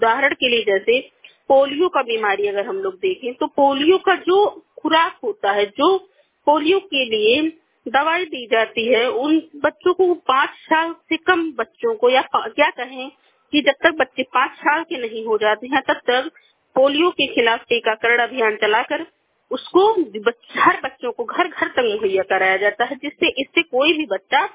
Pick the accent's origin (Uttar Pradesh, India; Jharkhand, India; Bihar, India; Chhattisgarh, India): Uttar Pradesh, India; मैं बस्ती जिले से हूँ। मेरा उम्र 33 साल है।